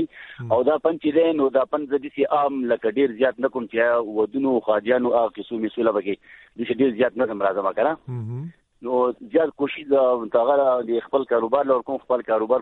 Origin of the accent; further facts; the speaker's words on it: Gulkada, Khyber Pakhtunkhwa, Pakistan; زمونږ خو په سواد منګور شهر نه تقریبا یو 10-15 منځار د ګولکده وته وي